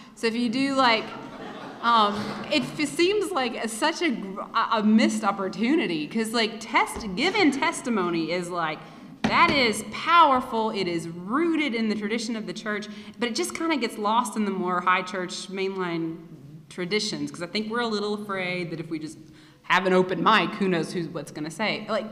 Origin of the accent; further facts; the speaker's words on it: Dayton, Tennessee, United States; I go to church in Cleveland, Tennessee. I'm from Dayton, Tennessee.